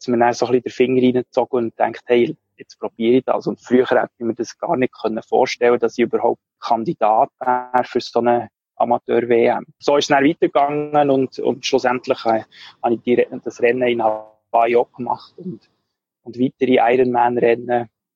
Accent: Bern, Switzerland; accent: Bernese; now in Zurich, Switzerland; Ja, ich bin ursprünglich von Bern, was man hört vom Dialekt her, obwohl ich jetzt schon 10 Jahre in Zürich wohne.

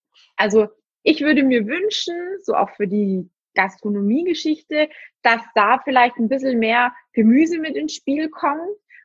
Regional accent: Baden-Württemberg, Germany; Ich komme ja auch aus dem Schwabenländle.

